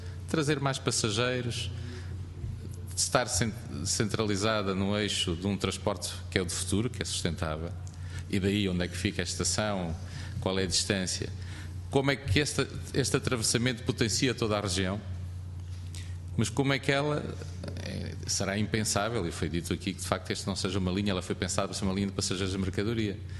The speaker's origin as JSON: {"language": "Portuguese", "region": "Viseu", "country": "Portugal", "said": "Eu sou de Viseu, única capital do distrito que não tem caminhos de ferro, mas tem previsto um corredor norte Aveiro-Salamanca."}